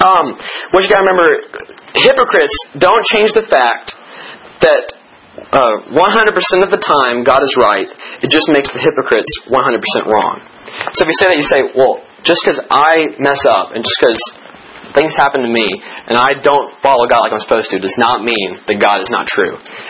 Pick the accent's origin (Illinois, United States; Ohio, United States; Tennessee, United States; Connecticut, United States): Tennessee, United States; Nashville; And I said, I'm from Nashville.